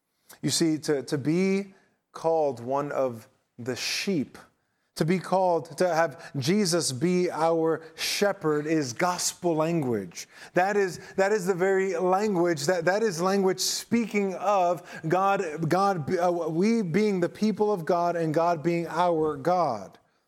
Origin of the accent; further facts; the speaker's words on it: Manhattan, New York, United States; I grew up in Manhattan. Long Island might as well have been another country to me growing up there in the projects.